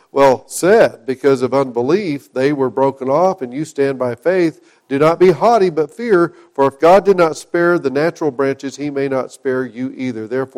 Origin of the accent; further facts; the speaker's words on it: Oklahoma, United States; I had a grapevine in my yard when I was a kid growing up in Oklahoma.